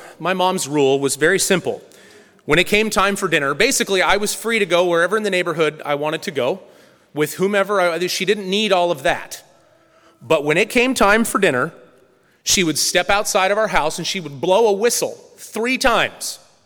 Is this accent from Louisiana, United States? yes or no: no; Green Acres, Oregon, United States; back in that time when I was growing up in Green Acres, we were not a human trafficking corridor.